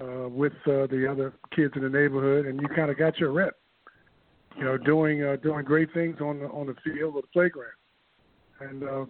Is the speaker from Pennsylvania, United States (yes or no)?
no; Baltimore, Maryland, United States; Wow. See, growing up in Baltimore was not an easy task. I was from a single-parent home. My father deserted my mother when I was 4 years of age, my sister and I. And so I was raised by a single parent.